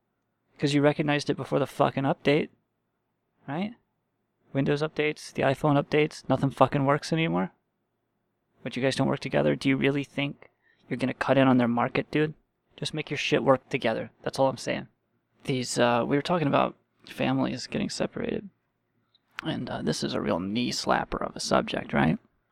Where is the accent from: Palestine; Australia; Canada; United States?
United States; born there; There's nothing special about me just because I was born here.